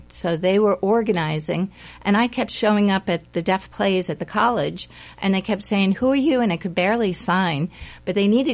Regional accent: New York, United States; I love theater. I'm a New Yorker

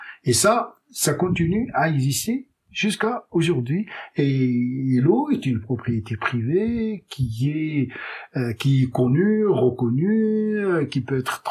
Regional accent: Casablanca, Casablanca-Settat, Morocco; moi je suis né en 1953, donc je suis né grandi à Casablanca.

